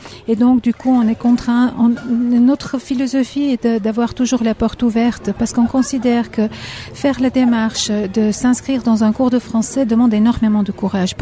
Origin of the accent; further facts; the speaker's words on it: Tirana, Tirana County, Albania; French is a second language; moved away as an adult; now in Switzerland; Alors, moi, je suis venue à l'âge adulte en Suisse. Je suis venue en 92. Je viens de Tirana, d'Albanie.